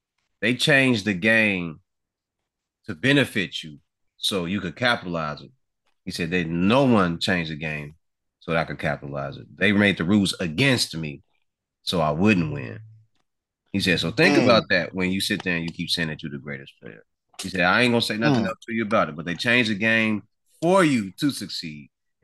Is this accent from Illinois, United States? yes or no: yes; Chicago, Illinois, United States; I'm from the city. I'm from Chicago, man.